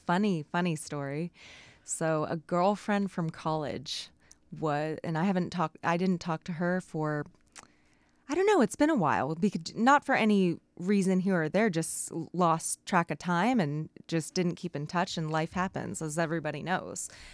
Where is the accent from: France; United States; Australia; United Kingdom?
United States; Kentucky; now in Wrangell, United States; I'm originally from Kentucky. So I moved here officially October 27th. So I'm very fresh to Wrangell.